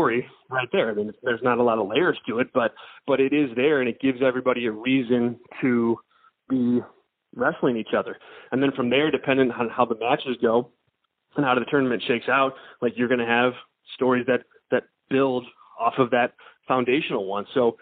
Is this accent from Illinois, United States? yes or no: yes; Chicago, Illinois, United States; The first one, you know, I'm from Chicago, was in the building that day.